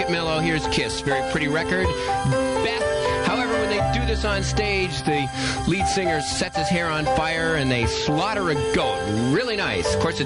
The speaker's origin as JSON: {"language": "English", "region": "California", "country": "United States", "said": "Like I said, I'm from California"}